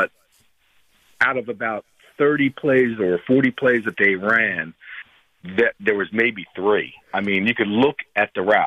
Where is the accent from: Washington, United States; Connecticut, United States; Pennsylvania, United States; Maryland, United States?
Pennsylvania, United States; Philadelphia; born there; Well, I lived in Philadelphia. I went to Drexel University. I was born in Philly.